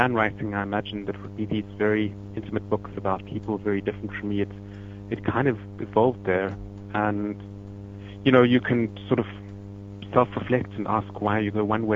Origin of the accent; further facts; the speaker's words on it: South Africa; deciding to write was very, very much about being South African and writing about a very particular moment in South African history